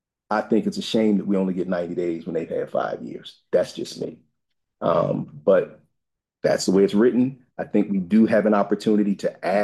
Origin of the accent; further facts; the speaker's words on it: Wilmington, Delaware, United States; And I grew up in the Brandywine School District. I grew up in Wilmington Public Schools that then became the Brandywine School District.